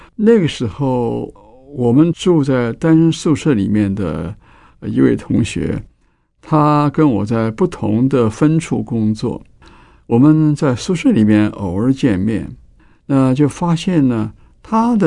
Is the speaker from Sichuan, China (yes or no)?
yes; Sichuan, China; also born or lived in Hebei; 当时我离开我老家是很小的时候，当时抗战，那么我们就离开了老家河北，到了四川。到四川以后呢，我在四川读中学，以至于后来读到大学啊，读了川大，读了一年多。